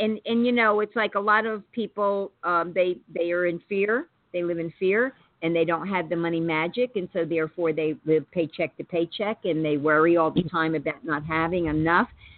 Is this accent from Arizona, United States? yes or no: no; Kingston, New York, United States; I'm from Kingston. Yes.